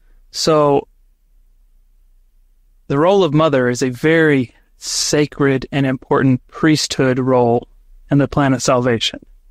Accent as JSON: {"language": "English", "region": "Texas", "country": "United States", "said": "We're Texan. What can we do?"}